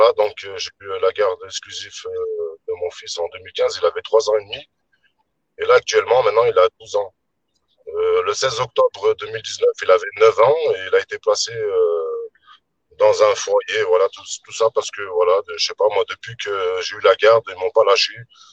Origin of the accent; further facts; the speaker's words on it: Valence, Auvergne-Rhône-Alpes, France; moi je suis de Valence, Jude Valange